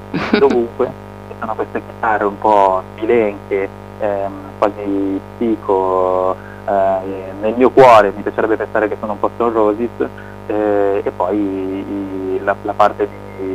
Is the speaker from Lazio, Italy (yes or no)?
no; Milan, Lombardy, Italy; Sono un pochino più di 40 e ho avuto una fortuna. Quando ero piccolo abitavo qui a Milano, dietro dove c'erano gli uffici della Vox Pop.